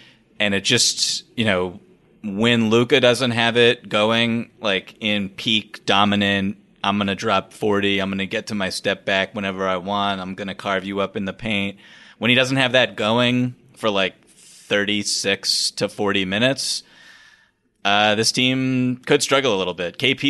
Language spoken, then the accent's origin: English; Boston, Massachusetts, United States; Obviously growing up in Boston, it was just like that was what it was